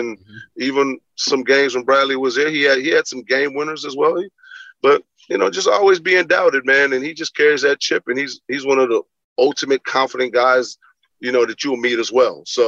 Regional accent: Belize; You know, I'm a kid from Belize, and my mother, you know, moved. We moved from different parts of the cities as her job got better.

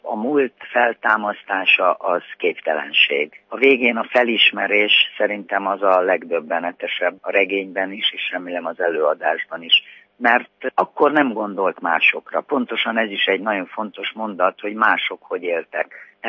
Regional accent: Cluj-Napoca, Cluj County, Romania; moved away as an adult; én kolozsvári vagyok, én 27 évet éltem abban az országban, a Ceausescu diktatúra alatt.

